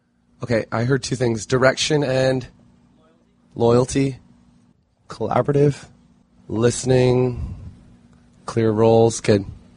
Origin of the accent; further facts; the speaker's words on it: Canada; I'm Canadian, and I was at the University of British Columbia for college.